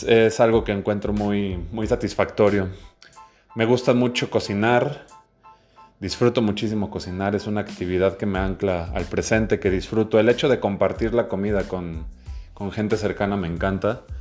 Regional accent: Mexico City, Mexico; born there; now in Guadalajara, Mexico; Es todo un nombre de novela. Nací en la Ciudad de México un 4 de octubre de 1986, para que grabes la fecha y me mandes algún regalo por ahí. Y actualmente radico en la ciudad de Guadalajara, Jalisco. Tengo 33 años

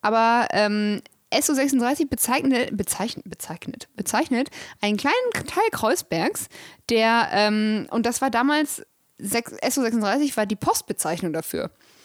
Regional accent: Northern Germany, Germany; Ich komme selber aus dem Norden, ich darf das.

